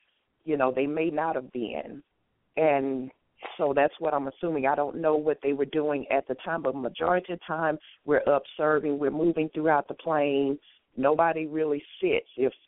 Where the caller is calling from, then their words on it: Alabama, United States; I'm calling from Alabama.